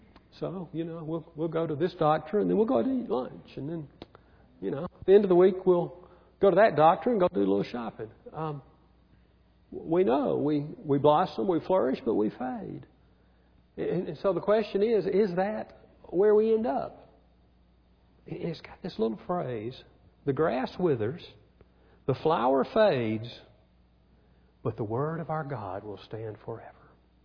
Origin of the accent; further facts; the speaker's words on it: Birmingham, Alabama, United States; I grew up in Birmingham, and 50s, 60s.